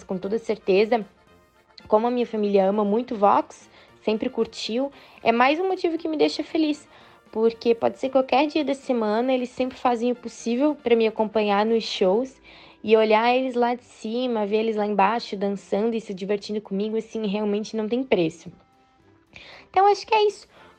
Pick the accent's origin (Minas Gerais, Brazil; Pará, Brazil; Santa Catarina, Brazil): Santa Catarina, Brazil; Blumenau; eu tenho 23 anos, eu sou de Blumenau, Santa Catarina.